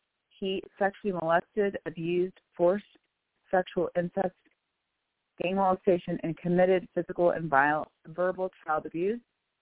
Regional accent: Bellevue, Washington, United States; I am from Bellevue, Washington.

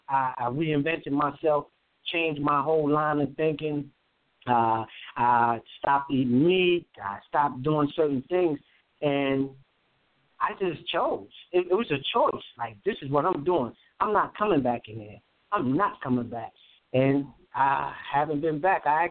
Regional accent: Brooklyn, New York, United States; I grew up in Brooklyn, New York, all my life.

